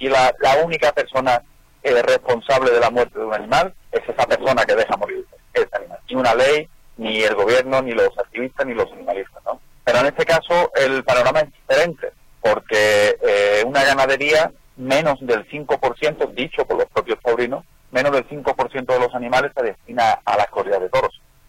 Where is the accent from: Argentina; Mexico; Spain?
Spain; Seville, Andalusia; Yo soy de Sevilla, soy originario de Sevilla, de España, que es una de las ciudades más taurinas del mundo